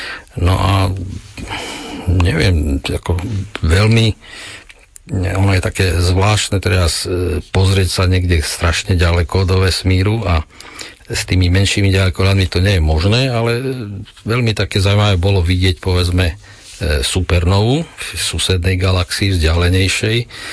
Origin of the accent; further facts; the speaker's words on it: Michalovce, Košice Region, Slovakia; Tak ja pochádzam od Michaloviec